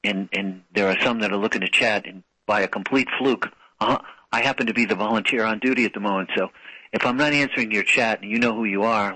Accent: New England, United States; Well, I'm from New England, so, I'm from New England

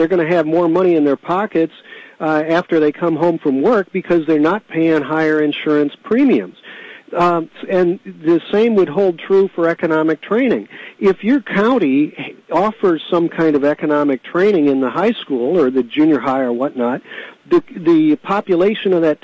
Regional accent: St. Louis, Missouri, United States; when I was brought up in St. Louis, we had driver's ed in our high school.

